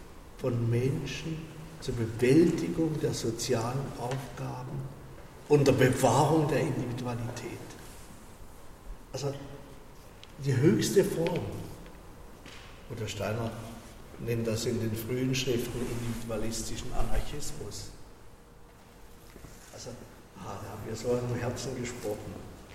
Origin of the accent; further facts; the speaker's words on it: Lörrach, Baden-Württemberg, Germany; Ich komme immer aus Lörrach.